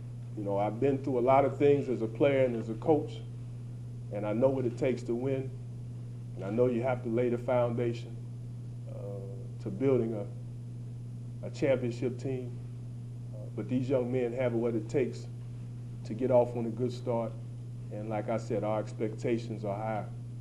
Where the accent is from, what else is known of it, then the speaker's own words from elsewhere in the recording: Cincinnati, Ohio, United States; You know, growing up in Cincinnati, I've been a fan of MAC basketball for a long time.